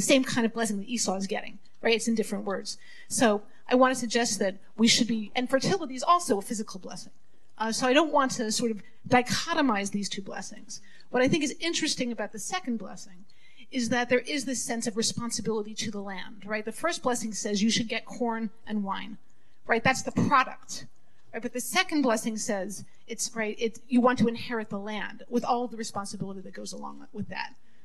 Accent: United States; as American Jews, we tend to spiritualize land, right?

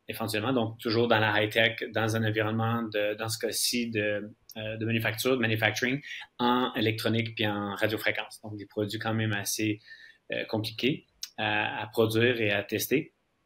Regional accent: Quebec, Canada; also born or lived in Brazil; Donc, moi, je suis d'origine brésilienne, mais j'ai grandi mon adolescence au Québec.

